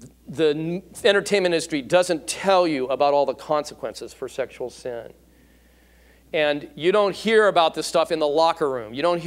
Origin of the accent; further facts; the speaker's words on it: Van Nuys, California, United States; So I grew up in Van Nuys, not far from here, near Van Owen and Balboa.